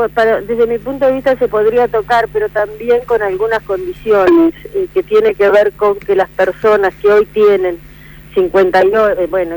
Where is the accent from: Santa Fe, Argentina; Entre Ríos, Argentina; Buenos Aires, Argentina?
Entre Ríos, Argentina; Victoria; Ahora, por ejemplo, hoy yo voy a quedarme acá en Victoria porque tengo que ver a gente de mi pueblo